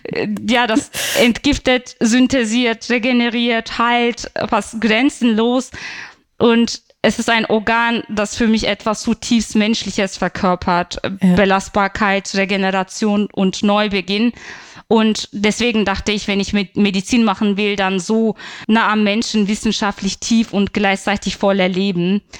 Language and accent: German; Turkey; moved away as an adult; now in Germany; Bin seit 2017 hier in Deutschland. Ich bin in der Türkei geboren und aufgewachsen in einer kurdischen, alevitischen Familie, also eine Minderheit innerhalb einer Minderheit.